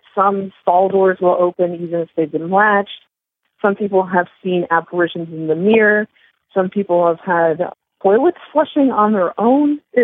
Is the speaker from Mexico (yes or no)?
no; Indiana, United States; because Indiana, my home state, has some very interesting and colorful historical characters